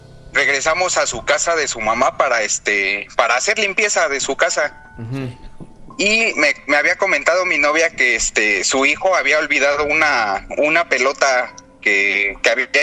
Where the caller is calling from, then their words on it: Iztapalapa, Mexico City, Mexico; De Iztapalapa.